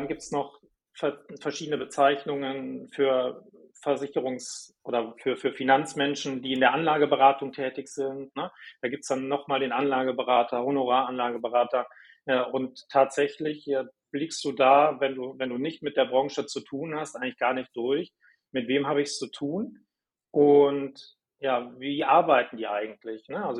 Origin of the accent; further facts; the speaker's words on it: North Rhine-Westphalia, Germany; also born or lived in Munich; now in Duisburg, Germany; ich bin 44 Jahre alt und wohne in Duisburg, bin waschechter Rheinländer, Köln-Fan, habe lange Jahre in München gewohnt